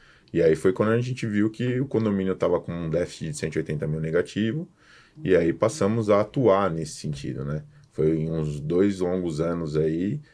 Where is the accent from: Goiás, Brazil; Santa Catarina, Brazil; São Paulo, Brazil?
São Paulo, Brazil; sou de São Paulo, né? ABC.